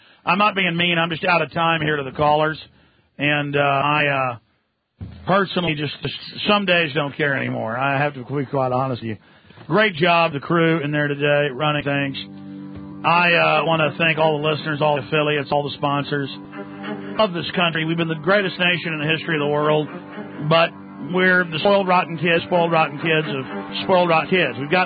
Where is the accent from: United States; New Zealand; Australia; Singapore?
United States; But I'm an American. Why should I even care where countries are?